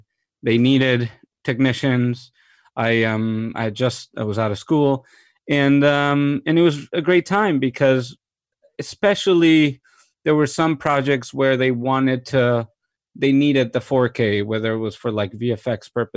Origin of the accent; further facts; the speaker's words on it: Mexico; moved away as an adult; also born or lived in London; now in United States; I'm from Mexico originally. I moved to New York in 2004 to go to film school, and I went to the School of Visual Arts there. I was born and raised in Mexico. I lived in London for a year